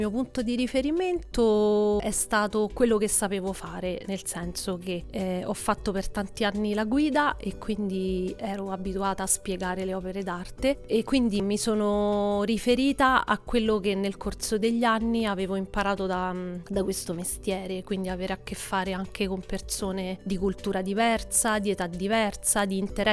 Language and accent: Italian; Tor Lupara, Lazio, Italy; A Torlopara.